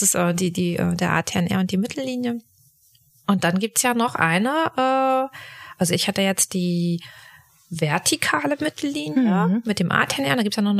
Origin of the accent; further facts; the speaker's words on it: Mecklenburg-Vorpommern, Germany; Wie gesagt, dann komme ich noch aus Mecklenburg-Vorpommern